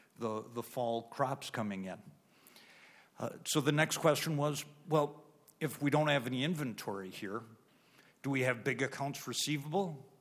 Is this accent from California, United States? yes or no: no; Fergus Falls, Minnesota, United States; I'm an attorney from Fergus Falls